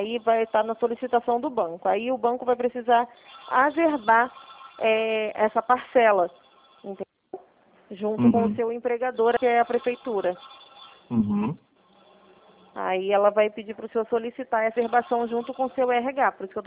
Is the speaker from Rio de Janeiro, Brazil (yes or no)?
yes; Rio de Janeiro, Brazil